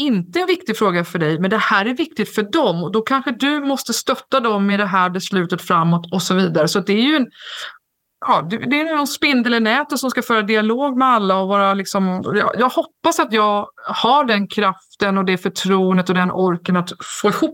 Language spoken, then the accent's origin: Swedish; Stockholm, Stockholm County, Sweden; Det är en enorm skillnad på där jag kommer från, Stockholm och Medelpad eller Dalsland.